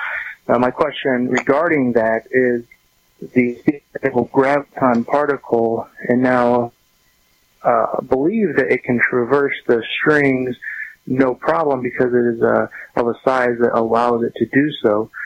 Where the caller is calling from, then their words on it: Murphy, North Carolina, United States; I'm calling from Murphy, North Carolina.